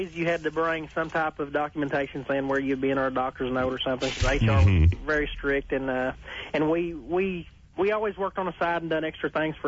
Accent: Oklahoma, United States; I'm from southern Oklahoma.

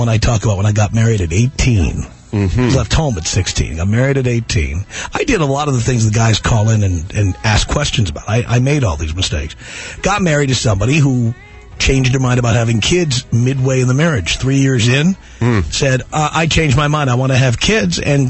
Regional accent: New York City, New York, United States; I'm from New York City originally. I did my first radio show in Babylon, Long Island.

